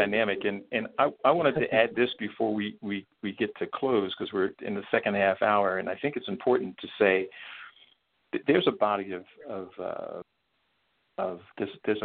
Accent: Northeast, United States; I'm part of the Yankee tribe, right? I'm from the Northeast. That's my tribe, right?

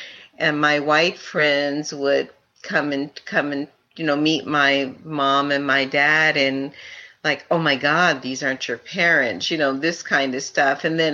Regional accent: San Francisco, California, United States; born there; It said I was born in San Francisco.

